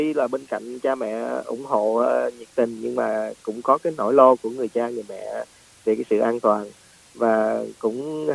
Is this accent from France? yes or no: no; United States; tại mình là người Mỹ gốc Việt